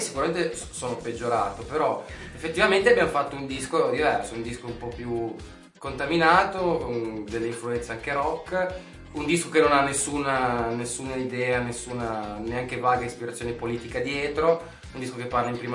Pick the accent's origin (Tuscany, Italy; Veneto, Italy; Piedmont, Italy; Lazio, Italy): Piedmont, Italy; No, io sono piemontese.